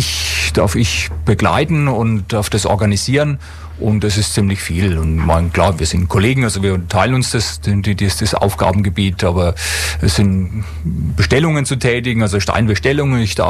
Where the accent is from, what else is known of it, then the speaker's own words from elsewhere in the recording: Bavaria, Germany; accent: Franconian; now in Ulm, Germany; Ich bin verheiratet, habe drei Kinder. Ich komme aus dem Fränkischen, wie man vielleicht ein bisschen hört. Ich bin seit 14 Jahren jetzt in Ulm